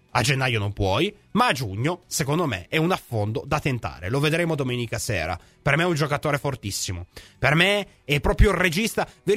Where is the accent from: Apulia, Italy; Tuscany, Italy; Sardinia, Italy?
Apulia, Italy; la mia terra, la Puglia, che bella